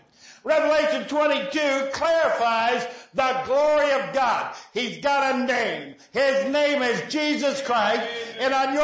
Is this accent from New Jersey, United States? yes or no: no; Ohio, United States; also born or lived in Tennessee; I'm from Ohio and Tennessee, that's a long story